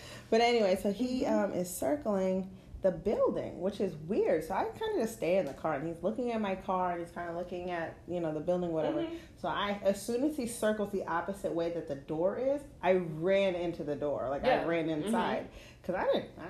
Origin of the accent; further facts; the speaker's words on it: New England, United States; Listen, I'm from New England. I still don't eat that mess.